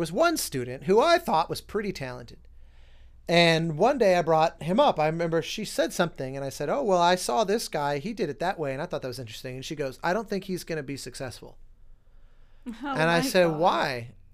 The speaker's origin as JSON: {"language": "English", "region": "Colorado", "country": "United States", "tie": "born or raised there", "said": "Because I was definitely told those same things growing up in Colorado. I was the only composer anybody ever met."}